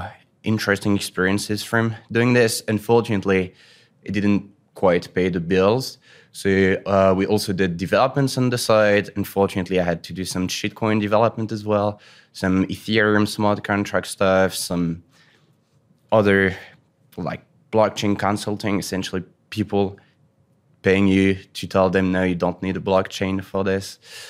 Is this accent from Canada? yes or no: no; France; English is a second language; So I started by founding a development company and a retail shop in my hometown in France.